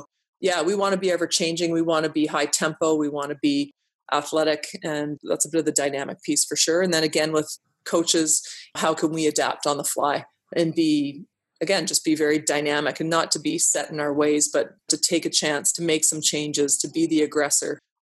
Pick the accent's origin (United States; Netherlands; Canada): Canada; some of the identity pieces is it reflects who we are as Canadians as well.